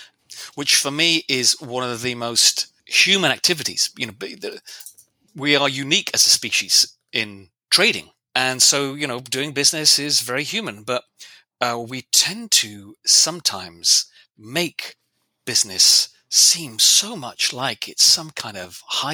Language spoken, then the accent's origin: English; England, United Kingdom